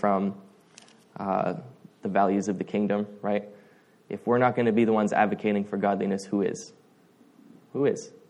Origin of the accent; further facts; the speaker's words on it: Canada; Even before we're Canadian